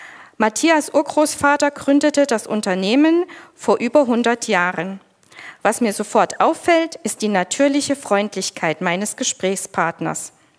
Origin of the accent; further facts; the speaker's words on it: Marienberg, Saxony, Germany; ich komme hier aus dem Kreis Marienberg, bin hier aufgewachsen, habe in Olbernhau mein Abitur gemacht, war dann 2 Jahre lang bei einem christlichen Verlag als Praktikantin, habe in Marburg studiert, war dann kurz in Berlin